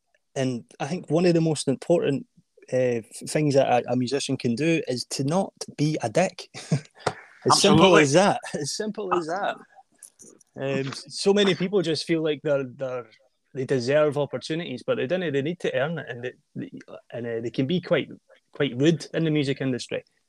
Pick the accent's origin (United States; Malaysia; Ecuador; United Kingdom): United Kingdom; Livingston, Scotland; I was too set in my own ways growing up in Livy